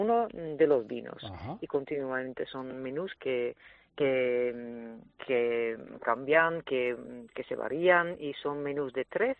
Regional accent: Netherlands; Spanish is a second language; now in Spain; Sí, soy holandesa.

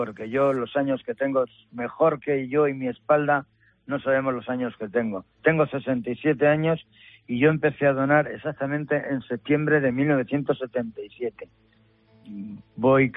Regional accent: Socuéllamos, Castilla-La Mancha, Spain; born there; now in Burgos, Spain; Yo llevo 47 años en Burgos, pero nací en un pueblo de Ciudad Real que se llama Socuéllamos.

